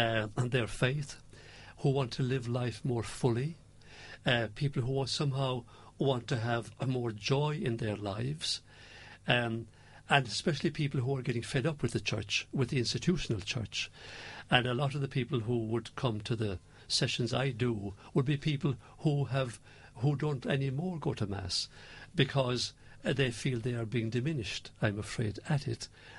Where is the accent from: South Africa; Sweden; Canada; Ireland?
Ireland; Rathmore, Munster; I'm born in Rathmore, near Killarney in County Kerry.